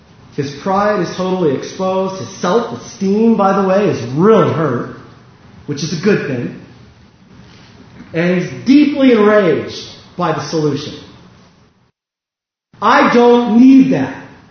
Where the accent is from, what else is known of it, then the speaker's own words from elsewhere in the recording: California, United States; I grew up in the Central Valley. Did you know there's a big hole up there? It's called the Central Valley. It's not a nice place. There's a lot of cows there.